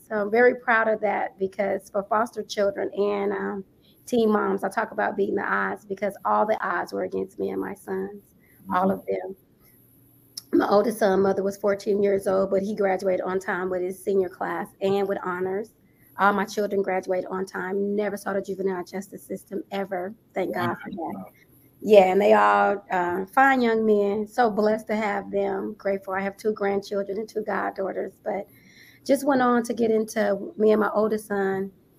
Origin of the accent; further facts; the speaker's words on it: Los Angeles, California, United States; now in Las Vegas, United States; I'm actually from LA, California.